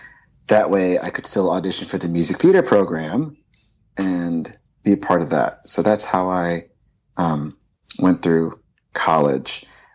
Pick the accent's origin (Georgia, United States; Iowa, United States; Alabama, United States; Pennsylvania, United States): Georgia, United States; Atlanta; born there; also born or lived in California / Virginia / New York / Korea; So I'm an Army brat. So I was born in Atlanta, Georgia. My dad worked for the military.